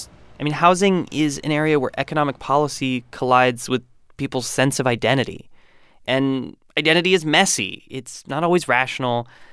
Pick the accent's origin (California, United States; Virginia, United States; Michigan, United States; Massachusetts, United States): California, United States; Huntington Beach; And he chose to start with my hometown of Huntington Beach.